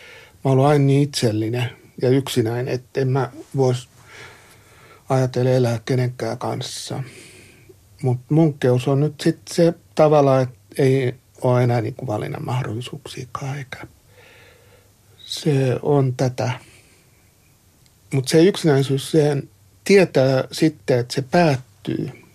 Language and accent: Finnish; Pori, Satakunta, Finland; kun mä oon porilainen, niin alkuperäinen porilainen paistaa porilaisia